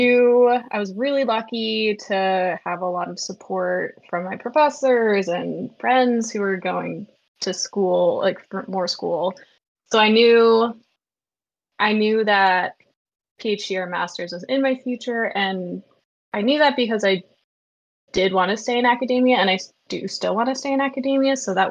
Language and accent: English; Connecticut, United States; I'm from Connecticut. So I got to work at Yale over the summers